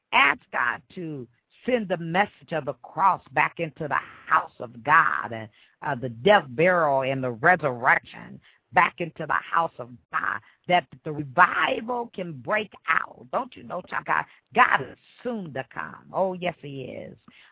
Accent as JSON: {"language": "English", "region": "Midwest", "country": "United States", "tie": "born or raised there", "said": "Well, when I was growing up in the Midwest, they used to have tornado drill all the time"}